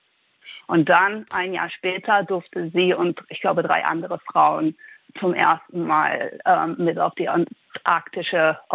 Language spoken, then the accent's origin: German; Netherlands; ich bin in einer zweisprachigen Familie aufgewachsen in den Niederlanden und habe mit meiner Oma immer deutsches Fernsehen geguckt.